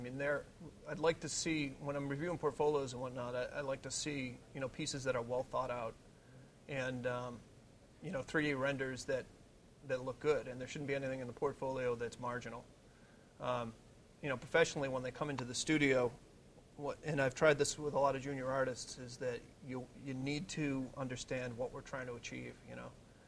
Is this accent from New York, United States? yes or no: yes; Middletown, New York, United States; born there; I was born in Middletown, New York.